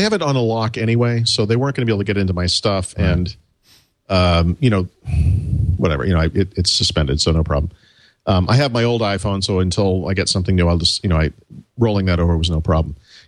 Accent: United States; I don't have to wear white sneakers or a logo T-shirt or a baseball hat for people to know that I'm American.

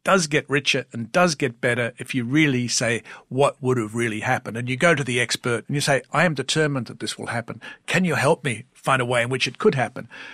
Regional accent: Australia; I'm Australian.

